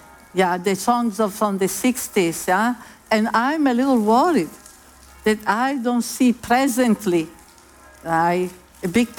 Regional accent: Italy; I come from Italy and we have so many songs

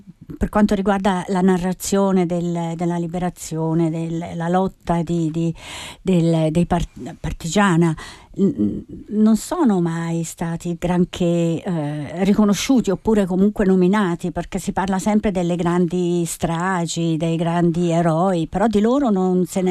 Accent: Tuscany, Italy; una Maremma, la tua e anche la mia terra

